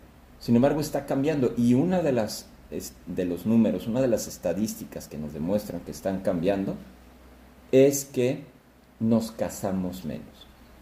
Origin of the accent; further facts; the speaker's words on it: Mexico; O sea, somos más mexicanos, pero muchos menos nos casamos.